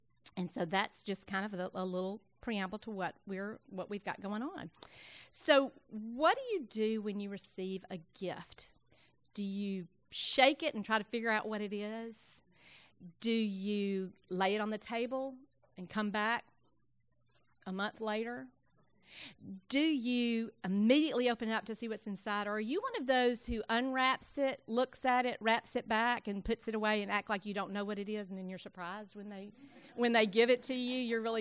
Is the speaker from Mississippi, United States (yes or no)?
yes; Jackson, Mississippi, United States; So I grew up in Jackson